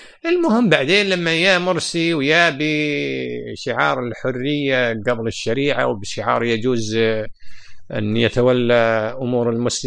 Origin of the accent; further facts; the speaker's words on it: Kuwait; لكن الناس يعني عندنا في الكويت يعني يقدرون حتى الغير كويتي